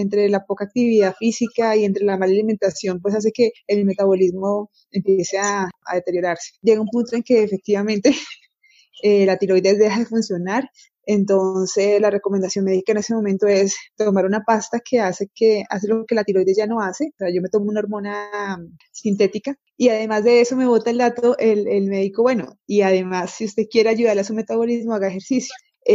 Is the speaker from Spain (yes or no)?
no; Pitalito, Huila, Colombia; now in Bogotá, Colombia; Soy una mujer huilense, vivo hace más de 30 años aquí en Bogotá, pero nací en Pitalito, Huila.